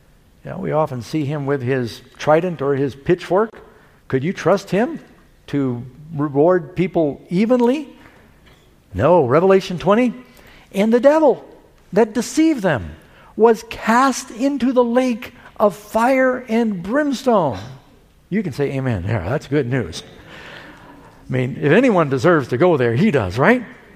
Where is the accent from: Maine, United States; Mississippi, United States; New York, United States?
New York, United States; New York City; born or raised there